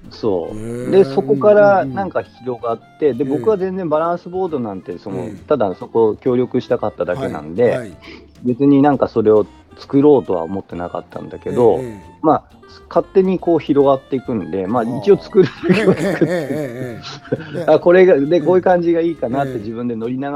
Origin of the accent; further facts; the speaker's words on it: Yamagata, Japan; あ僕山形なんですけど、宮城、隣の宮城